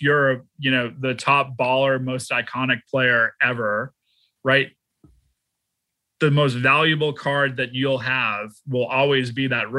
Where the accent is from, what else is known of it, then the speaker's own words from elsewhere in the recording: Boston, Massachusetts, United States; now in Dallas, United States; I'm from Boston, I live in Dallas